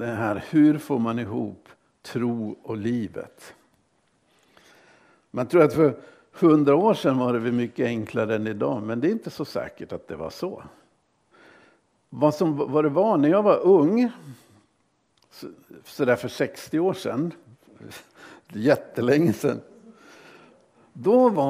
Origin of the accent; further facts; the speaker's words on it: England, United Kingdom; i England, när jag var ung och bodde i England